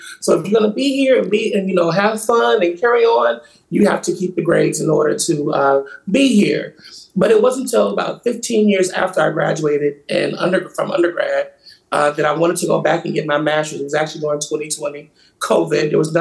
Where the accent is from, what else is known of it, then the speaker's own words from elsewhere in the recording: Virginia, United States; Growing up in Virginia, most majority of my father's side of the family all attended Virginia State University.